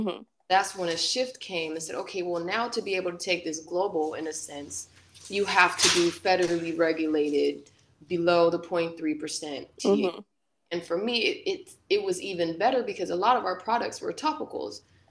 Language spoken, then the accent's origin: English; Long Beach, California, United States; I grew up in Long Beach and I went at Long Beach Poly. So I was very, and I grew up in the project.